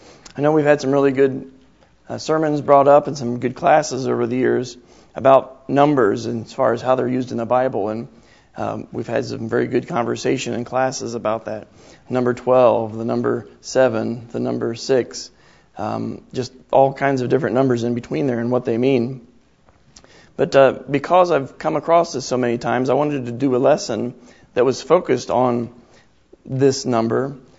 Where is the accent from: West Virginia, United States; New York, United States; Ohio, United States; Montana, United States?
Ohio, United States; Growing up in Ohio, two of the most important interstates in the United States, this part of the country, is I-70 and I-75.